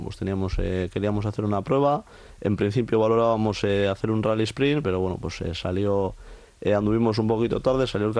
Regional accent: Guernica, Basque Country, Spain; yo soy de Guernica

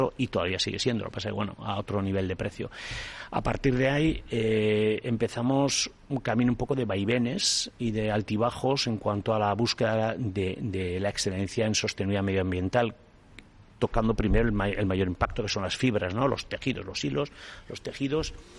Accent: Guernica, Basque Country, Spain; soy de Guernica, entonces ser de Guernica y que no te interese la historia, pues me parece, no sé, a mí me parecía lo más natural

